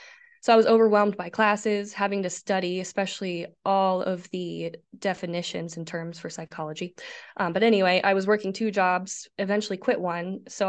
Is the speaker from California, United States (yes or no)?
no; Nebraska, United States; I'm from the Midwest, good old state of Nebraska.